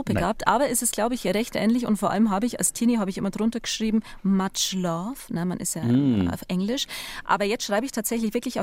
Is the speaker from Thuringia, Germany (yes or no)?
no; Weiden, Bavaria, Germany; also born or lived in Dachau; Also ich bin sozusagen in Dachau und in Weiden daheim.